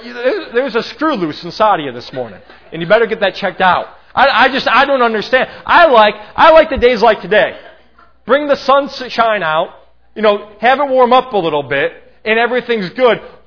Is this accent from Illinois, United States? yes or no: yes; Lemont, Illinois, United States; I grew up in Lamont, Illinois, a little bit outside of Chicago there.